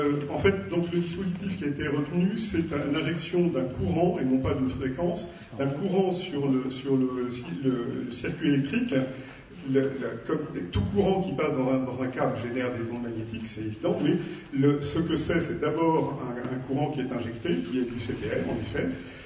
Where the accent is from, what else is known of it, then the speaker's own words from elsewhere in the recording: Paris, Île-de-France, France; now in Quiberon, France; je suis parisien et je vais passer tout l'été à Quiberon, où on est installé depuis décembre 2015